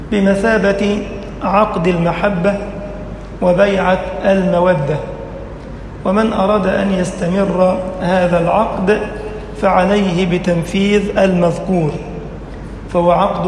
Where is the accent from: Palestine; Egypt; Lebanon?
Egypt; واجعل بلدنا مصر أمنا أمانا